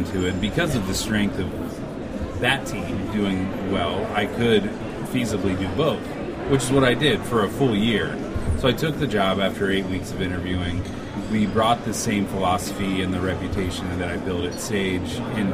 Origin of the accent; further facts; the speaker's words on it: North Canton, Ohio, United States; where I grew up in North Canton, great small town environment, you know, good people, good foundation built there.